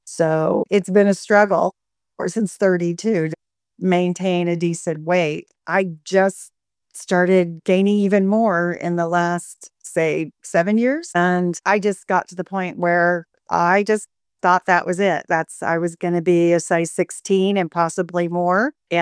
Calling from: Montana, United States; I am in the United States, in the state of Montana.

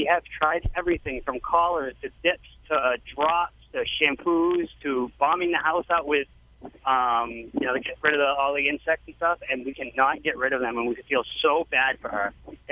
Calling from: Massachusetts, United States; Massachusetts.

